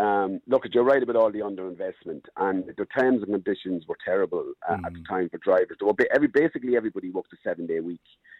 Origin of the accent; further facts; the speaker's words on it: Dundalk, County Louth, Ireland; So I was big mouth from Dundalk was picked to go out and talk to the media.